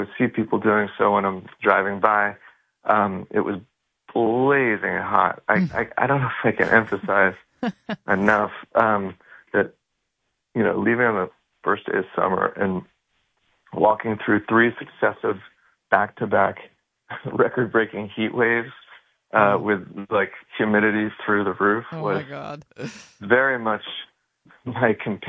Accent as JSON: {"language": "English", "town": "Seattle", "region": "Washington", "country": "United States", "also_born_or_lived": "Vermont, United States", "said": "Yeah, so I'm from Seattle originally in the Northwest. And so I grew up camping and hiking and climbing and spent a lot of time in the woods through high school and college in Vermont"}